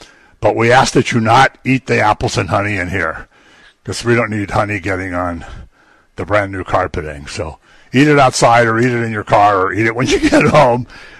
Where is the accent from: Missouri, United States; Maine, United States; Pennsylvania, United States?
Pennsylvania, United States; Erie; We're both from Erie, so we know where Bradford is.